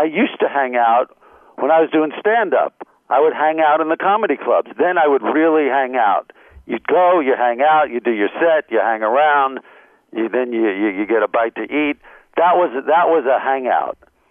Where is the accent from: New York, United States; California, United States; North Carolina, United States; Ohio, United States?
New York, United States; Yeah, I'm a New Yorker in a nicer climate.